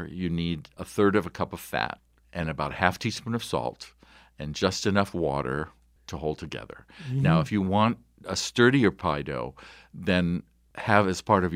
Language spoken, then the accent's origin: English; Shanghai, China; When I was growing up in Shanghai, my Russian grandmother